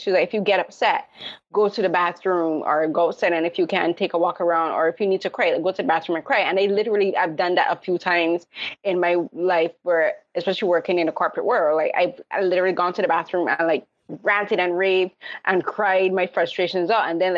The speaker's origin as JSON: {"language": "English", "country": "Barbados", "tie": "born or raised there", "said": "I was raised in the Caribbean from Barbados."}